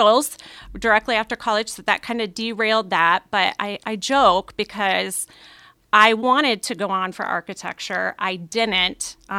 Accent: Mount Ayr, Iowa, United States; I grew up in Mount Air, Iowa. So it's down by the Missouri border. Uh-huh. It's southwest Iowa. Small town, around a population of 1,600.

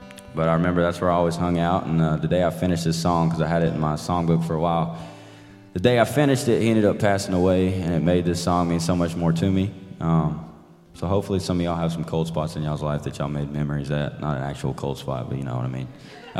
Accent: Fort Oglethorpe, Georgia, United States; So like I said, I'm from Fort Oglethorpe, Georgia.

